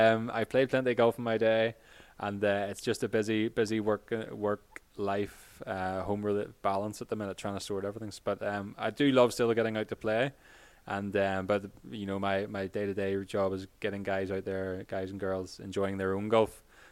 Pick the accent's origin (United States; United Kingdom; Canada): United Kingdom; Carrickfergus, Northern Ireland; I live in Carrickfergus, which is just north of Belfast and about 40 minutes from Gallagher here. So I grew up obviously in Carrickfergus playing a lot of golf, junior golf, and I went to college locally, the Ulster University